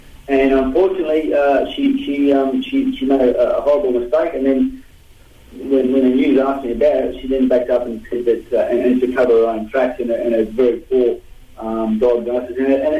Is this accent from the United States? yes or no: no; Australia; being an Aussie, mate, I did put my hand up first before anyone else did